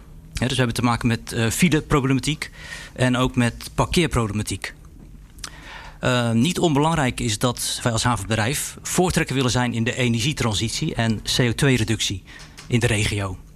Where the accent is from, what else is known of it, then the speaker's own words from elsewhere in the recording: Rotterdam, South Holland, Netherlands; born there; Ik ben zelf Rotterdammer van geboorte.